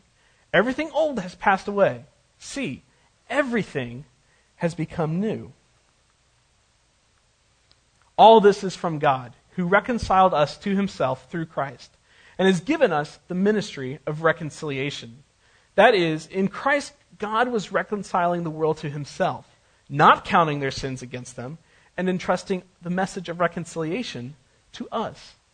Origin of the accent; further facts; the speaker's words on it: United States; Grace has been extended to me, I've been welcomed in, but as an American, I had some junk the pastor wanted to talk about.